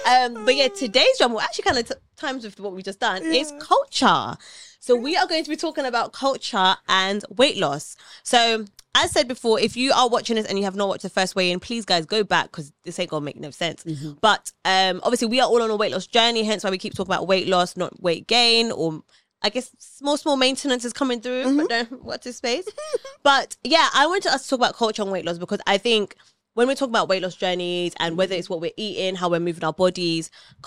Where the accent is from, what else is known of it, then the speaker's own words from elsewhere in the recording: Kenya; So I'm Kenyan. But yeah, I'm Kenyan.